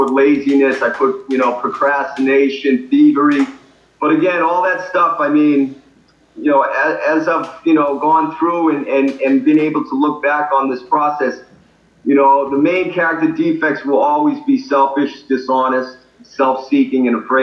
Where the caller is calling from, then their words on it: San Diego, California, United States; I'm coming in from San Diego, California. I've been out here on and off for the past 10 years. And just recently moved back here in January.